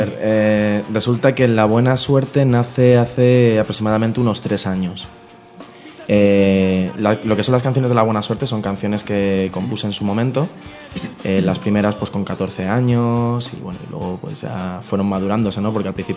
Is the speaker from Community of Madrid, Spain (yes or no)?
yes; Rivas-Vaciamadrid, Community of Madrid, Spain; yo soy de Rivas, nací en Madrid, vivo allí.